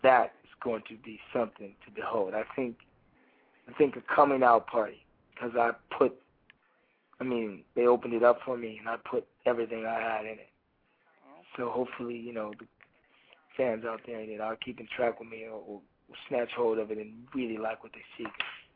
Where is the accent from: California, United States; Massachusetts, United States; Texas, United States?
Texas, United States; I'm a Texas boy. I'm a horse riding, football playing, you know, steak eating, Texas boy.